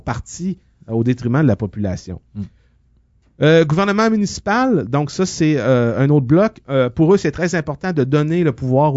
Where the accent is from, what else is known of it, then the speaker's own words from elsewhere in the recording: Quebec, Canada; je pense, en tant que Québécois, comprendre un peu l'envergure